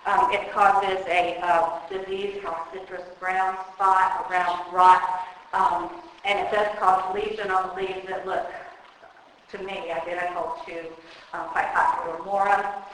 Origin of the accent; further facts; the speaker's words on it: the South, United States; I'm from the South. We don't typically talk fast, so this is a challenge.